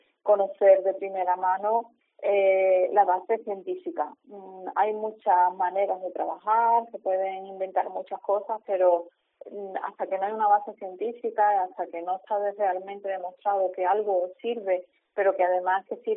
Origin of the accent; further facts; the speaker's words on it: Cádiz, Andalusia, Spain; que somos gaditanas, que trabajamos aquí, vivimos aquí